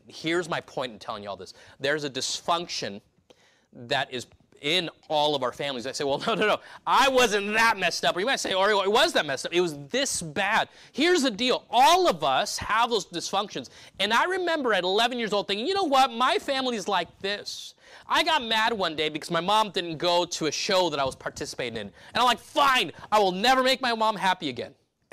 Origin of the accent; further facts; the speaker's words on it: Los Angeles, California, United States; born there; also born or lived in South America; I was born in Los Angeles, specifically in Martin Luther King Jr. Hospital, which is right on the border of Compton and Southgate there.